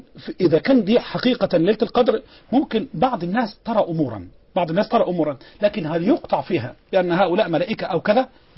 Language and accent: Arabic; Egypt; والعوام بيقعوا في المشكلة دي عندنا في مصر وفي كل البلاد العربية.